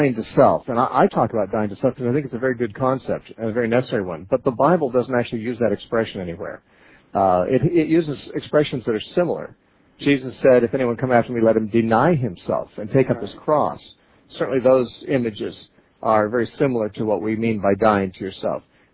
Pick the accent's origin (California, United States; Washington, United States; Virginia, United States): California, United States; Santa Cruz; our next caller is Diane, who's calling us from Santa Cruz, California, my hometown.